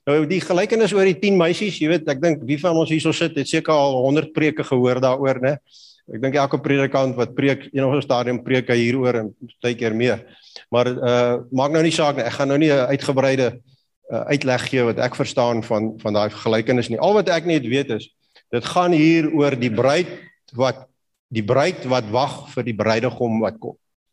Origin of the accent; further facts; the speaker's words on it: Northern Cape, South Africa; ek het groot geword in die Kalahari. Min of meer bietjie noord van waar Androle op die oomblik is.